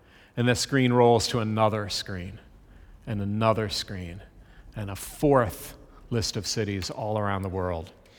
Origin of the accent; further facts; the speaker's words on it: Boston, Massachusetts, United States; Again, I grew up in the Boston area, so this was not a new story for me.